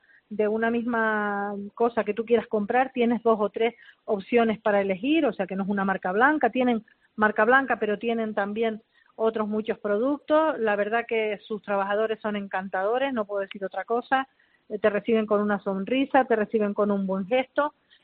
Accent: Canary Islands, Spain; los canarios y los que nos visitan o los que viven habitualmente como canarios aquí en las islas, tenemos que ser todos más egoístas

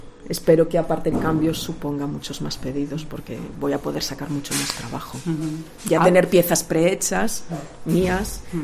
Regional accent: Santiago de Compostela, Galicia, Spain; la gente que somos de Santiago de toda la vida

